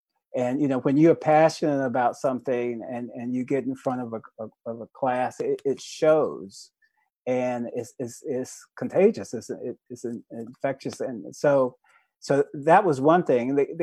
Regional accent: North Carolina, United States; And I grew up in North Carolina, so I didn't see them as much

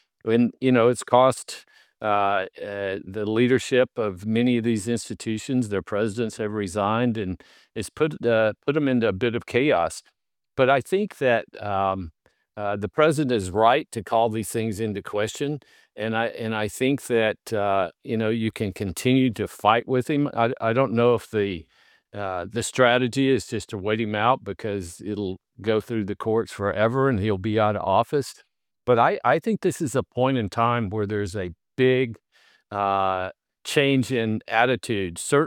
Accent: Mississippi, United States; And as you well know, I grew up poor in Mississippi, fortunately raised by my maternal grandparents.

